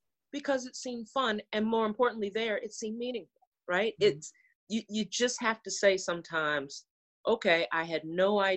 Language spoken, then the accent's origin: English; Maryland, United States; I'm from Maryland. I love being home again because it reminds me who I am.